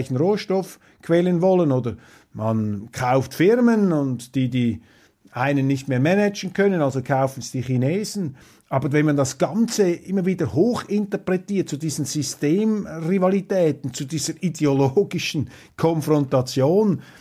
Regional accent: Switzerland; Da bin ich etwas skeptisch als Schweizer. Ich sage einfach, als Schweizer musst du dir alle Fluchtwege und Notausgänge in der Weltpolitik offen halten

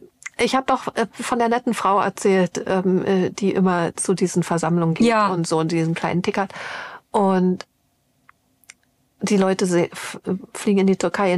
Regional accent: East Germany, Germany; denn ich komme ja aus Osteuropa, ich bin ja DDR-Bürgerin. Ich könnte in Tel Aviv auch mit Russisch durchkommen.

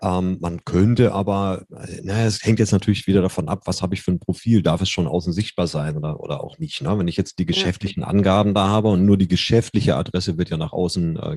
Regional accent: Germany; wir sind ja Deutsche

